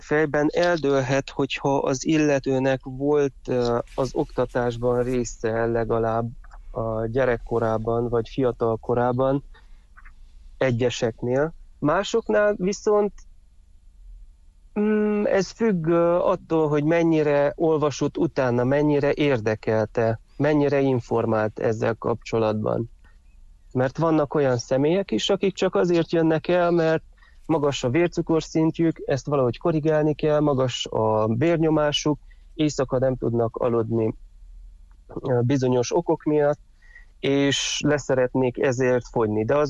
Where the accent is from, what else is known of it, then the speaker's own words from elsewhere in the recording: Târgu Mureș, Mureș County, Romania; now in Miercurea Ciuc, Romania; Én vásárhelyi születésű vagyok, 26 és fél évet éltem pontosabban Vásárhelyen